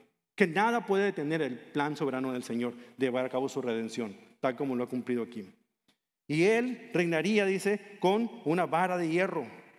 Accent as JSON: {"language": "Spanish", "region": "Veracruz", "country": "Mexico", "said": "Diría mi tierra, te odia con odio jarocho. Los mexicanos entienden ese chiste."}